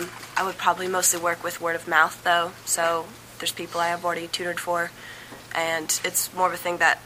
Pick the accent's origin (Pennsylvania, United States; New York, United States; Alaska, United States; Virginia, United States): Virginia, United States; I'm 20, and I'm from Virginia, but I live in Massachusetts currently.